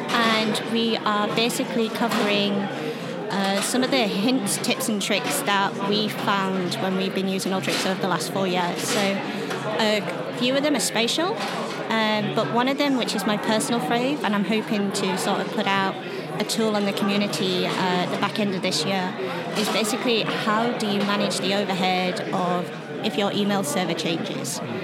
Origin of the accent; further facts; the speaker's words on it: Middlesbrough, North East England, United Kingdom; now in Northampton, United Kingdom; So I'm from Middlesbrough, but I actually live in Northampton.